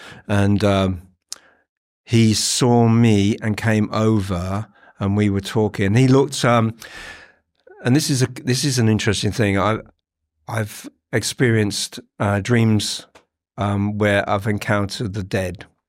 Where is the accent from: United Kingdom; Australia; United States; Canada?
United Kingdom; Northampton, East Midlands; opened for … in Northampton, my hometown, we played at the town hall.